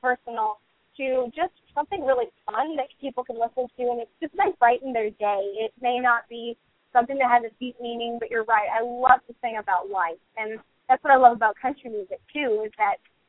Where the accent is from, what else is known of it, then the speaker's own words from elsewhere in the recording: Calgary, Alberta, Canada; now in Nashville, United States; Their cultures are pretty similar from Calgary to Nashville.